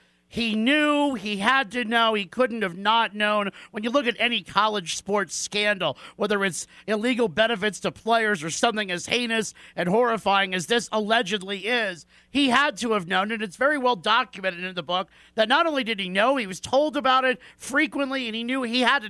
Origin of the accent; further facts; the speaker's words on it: East Coast, United States; Growing up on the East Coast, it's where Penn State is if you live in that part of the country.